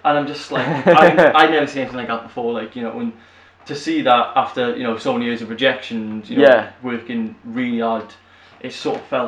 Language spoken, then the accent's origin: English; Merthyr Tydfil, Wales, United Kingdom; And it was a pretty decent club in my hometown.